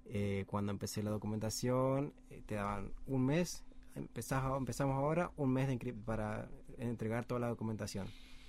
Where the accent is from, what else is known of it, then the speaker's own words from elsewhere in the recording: Argentina; first language Spanish; now in Japan; argentino